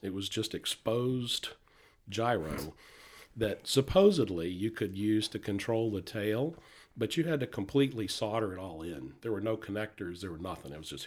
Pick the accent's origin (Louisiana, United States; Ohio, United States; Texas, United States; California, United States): Louisiana, United States; Baton Rouge; I'm originally from Baton Rouge.